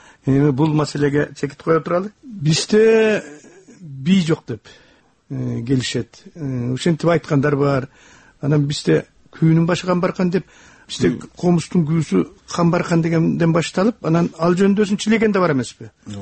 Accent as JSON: {"language": "Kyrgyz", "town": "At-Bashy", "region": "Naryn Region", "country": "Kyrgyzstan", "said": "магандан көрө ат башылык болгон алда канча кымбат да"}